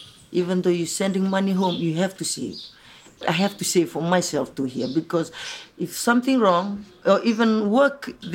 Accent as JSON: {"language": "English", "country": "Fiji", "said": "And then she asked, where are you from? I'm from Fiji."}